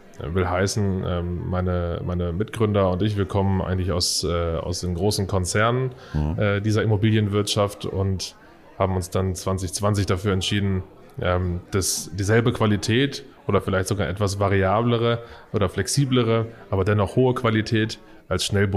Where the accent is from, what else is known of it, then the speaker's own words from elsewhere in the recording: Hanover, Lower Saxony, Germany; Ich komme aus Hannover.